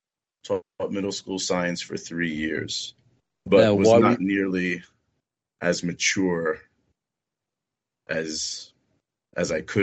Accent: Laurelton, New York, United States; I moved out of the house at 22, moved into Seaford, Long Island. I grew up in Laurelton, Queens. Moved to Seaford.

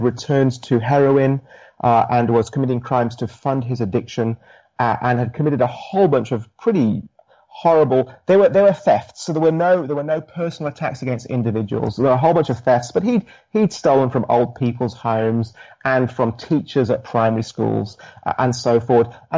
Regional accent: United Kingdom; now in Australia; But yes, my accent is originally from the UK, tempered with a little bit of time in the States, some time in Singapore

